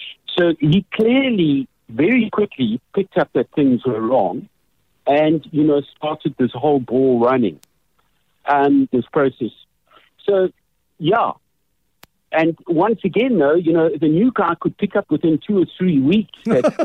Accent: KwaZulu-Natal, South Africa; I come from Natal

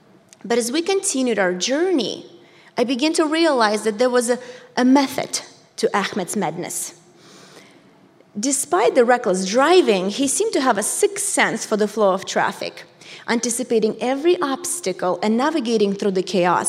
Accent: Angarsk, Irkutsk Oblast, Russia; English is a second language; I was born in Angarsk, a small town in Siberia, where the most popular activity was ice skating.

